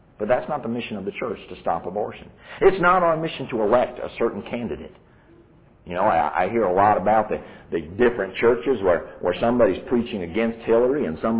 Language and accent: English; United States; born there; I'm an American citizen. You know how I got to be that? I did absolutely nothing. My mom was an American citizen. My dad was an American citizen. I was born in an American hospital. I'm an American citizen.